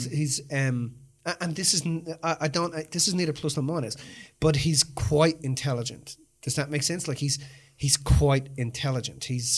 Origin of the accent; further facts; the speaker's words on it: Ireland; I mean, I am fucking Irish, so I can say just say what I say.